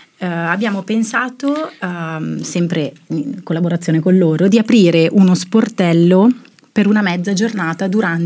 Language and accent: Italian; Gerenzano, Lombardy, Italy; La conosco bene, sono di Gerenzano.